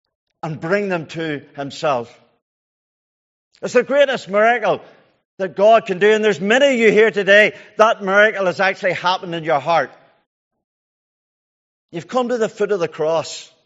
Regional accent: Kilkeel, Northern Ireland, United Kingdom; I come from Kilkeel, in case you don't know.

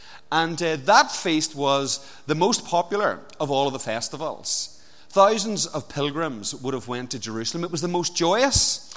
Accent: Portadown, Northern Ireland, United Kingdom; I am from Portadown.

